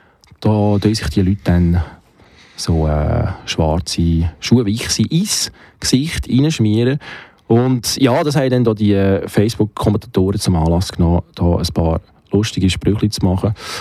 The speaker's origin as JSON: {"language": "German", "country": "Switzerland", "said": "weil ich bin mich als Schweizer gewohnt, an der Top-Position von der Rangliste zu sein."}